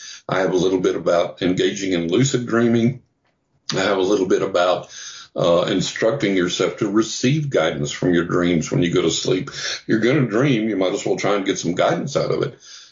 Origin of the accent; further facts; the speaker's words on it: Texas, United States; when I was growing up in West Texas